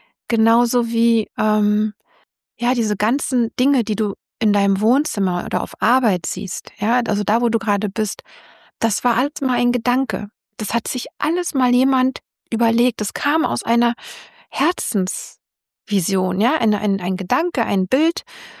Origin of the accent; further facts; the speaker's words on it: Berlin, Germany; ich so als Berliner, weil ich ja hier bin und viel gereist bin